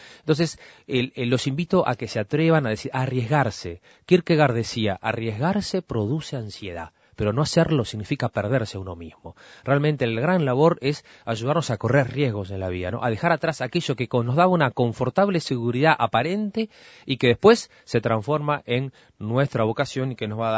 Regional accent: Lascano, Rocha, Uruguay; soy oriundo de Lascano, como se dice así, un saludo a mis coterráneos de Lascano y de Rocha.

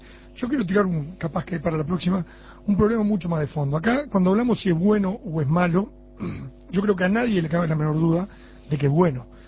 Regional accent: Uruguay; Me considero tan patriota como muchos de los que están mandando los correos. Soy uruguayo.

